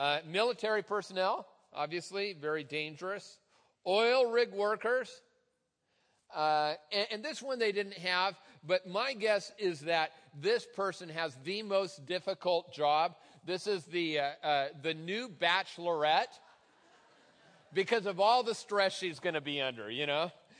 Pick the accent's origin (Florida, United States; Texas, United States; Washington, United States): Washington, United States; Tacoma; for those of you who are from my hometown, Tacoma, watching online.